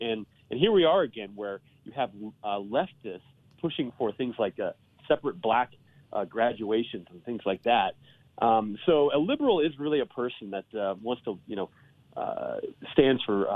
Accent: Denver, Colorado, United States; I live here in Denver, and I'm excited about being here in my hometown.

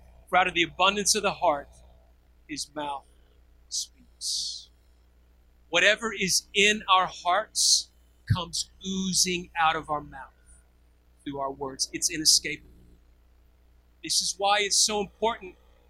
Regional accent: Tennessee, United States; now in Australia; because I grew up in Tennessee and ended up here in Australia.

